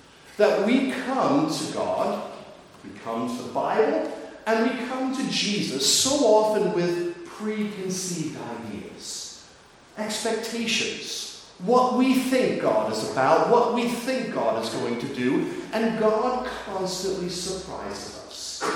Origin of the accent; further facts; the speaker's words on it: St Andrews, Scotland, United Kingdom; You can tell I'm from St. Andrews.